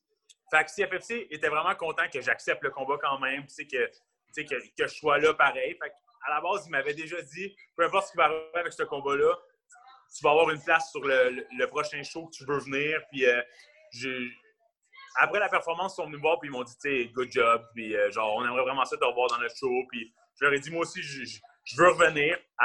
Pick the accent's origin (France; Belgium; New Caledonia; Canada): Canada; Quebec; accent: Quebec; c'est sûr que je vais toujours garder ma petite touche québécoise, puis mon petit accent